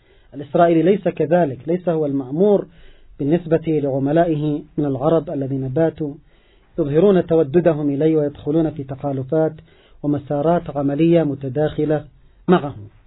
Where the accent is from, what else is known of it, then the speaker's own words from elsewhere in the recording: Yemen; ونحن كشعب يمني نعيش معاناة الوضع الاقتصادي